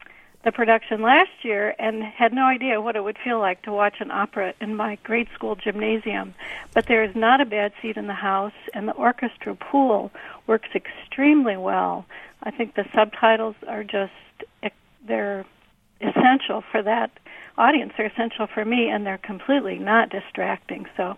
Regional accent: Watseka, Illinois, United States; I grew up in Watsika, so it's been very exciting for me to have this happen in my little hometown.

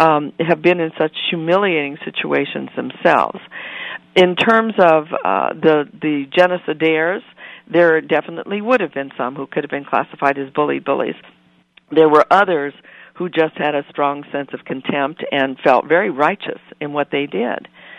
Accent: Littleton, Colorado, United States; and I'm from Littleton, Colorado, and we had our shooting at Columbine.

